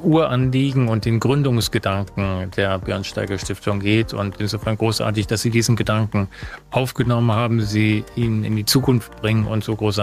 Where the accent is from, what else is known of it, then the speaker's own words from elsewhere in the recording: Bonn, North Rhine-Westphalia, Germany; Ich komme sogar aus Bonn.